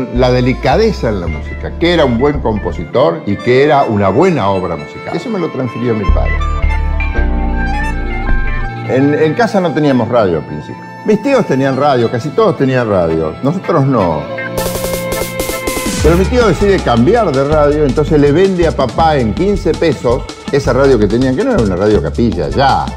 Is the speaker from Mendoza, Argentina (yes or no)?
no; Bragado, Buenos Aires Province, Argentina; born there; Nací en Bragado, provincia de Buenos Aires.